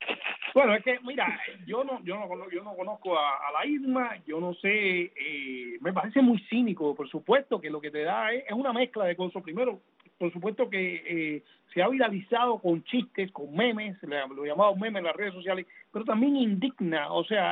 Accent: Cuba; No nos dejaban salir, nos tenían prisioneros en Cuba, sin razón, sin motivo.

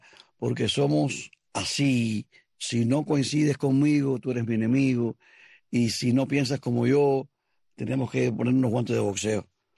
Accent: Cuba; moved away; yo hace 30 años salí de Cuba.

